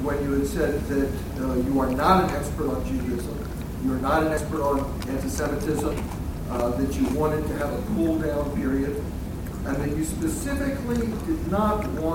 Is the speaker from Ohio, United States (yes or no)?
yes; Cleveland, Ohio, United States; I am a Zionist. I'm from Cleveland, Ohio. I drove 5 hours here.